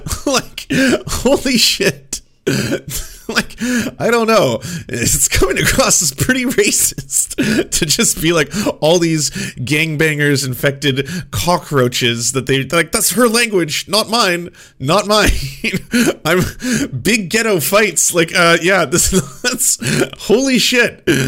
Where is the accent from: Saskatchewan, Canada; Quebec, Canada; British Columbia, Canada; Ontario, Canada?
British Columbia, Canada; Vancouver; Like, I grew up first in Vancouver and then in a small town.